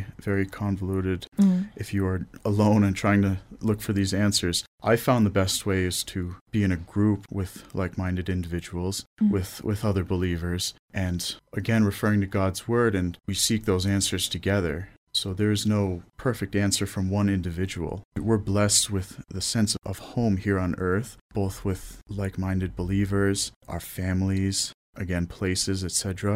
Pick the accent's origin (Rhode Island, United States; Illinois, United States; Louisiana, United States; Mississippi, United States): Rhode Island, United States; I'm from the United States. I'm from the small state called Rhode Island.